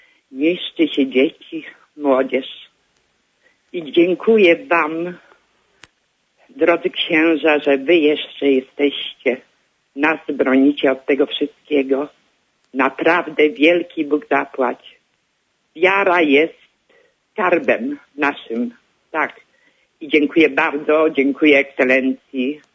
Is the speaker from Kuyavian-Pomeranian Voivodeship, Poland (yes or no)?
yes; Papowo, Kuyavian-Pomeranian Voivodeship, Poland; pochodzę z parafii świętego Mikołaja, z Papowa.